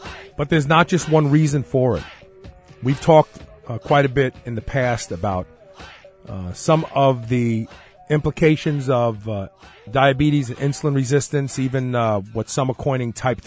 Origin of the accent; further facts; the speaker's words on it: Kentucky, United States; And you're right here in my home state. You're at the University of Kentucky, right?